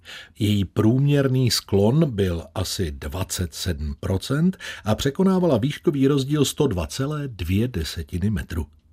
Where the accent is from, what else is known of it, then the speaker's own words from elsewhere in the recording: Plzeň, Plzeň Region, Czechia; Nečekal bych, že to někdy jako rodák z Plzně řeknu